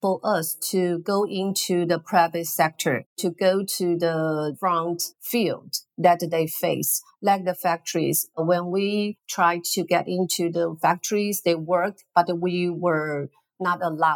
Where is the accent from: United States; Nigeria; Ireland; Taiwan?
Taiwan; Hello, Adina and all the audience. … from Taiwan.